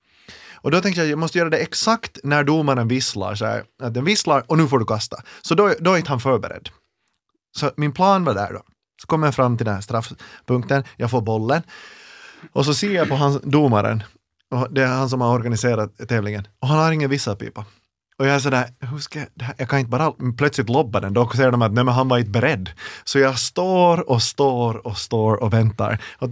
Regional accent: Ekenäs, Uusimaa, Finland; jag är från Ekenäs och Karis är grannstaden, så det är ju redan där liksom, vi är fotbollstad, jag är handbollstad.

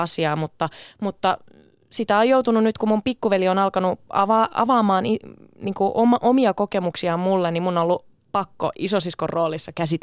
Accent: Mikkeli, South Savo, Finland; born there; sinä yönä, kun mä synnyin Mikkelissä

